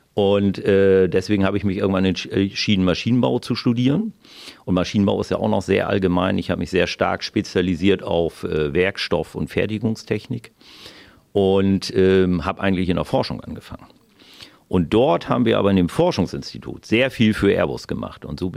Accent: Bad Zwischenahn, Lower Saxony, Germany; groß geworden bin ich in Bad Zwischenahn, am Bad Zwischenahner Meer. Also ich hatte eigentlich eine norddeutsche Jugend, aber auch eine schöne Jugend, weil ich am Wasser groß geworden bin

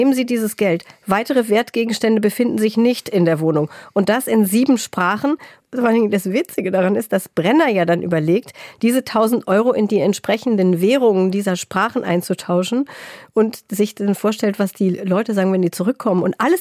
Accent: Northern Germany, Germany; Aber klar, man kann es auch als Norddeutscher lustig finden.

